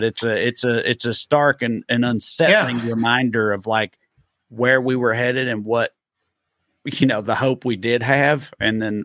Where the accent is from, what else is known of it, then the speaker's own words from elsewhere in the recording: Salina, Kansas, United States; Like, growing up in Salina, I never in my life thought I would see gay marriage be legal.